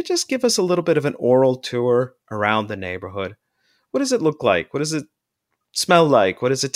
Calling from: Toronto, Ontario, Canada; I haven't been to Chicago for a very long time, not likely to go anytime soon, as I'm recording here from Toronto, Canada.

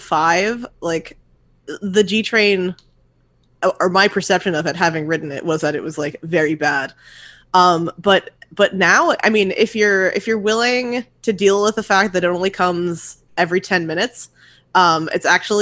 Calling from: Brooklyn, New York, United States; Greenpoint, Brooklyn.

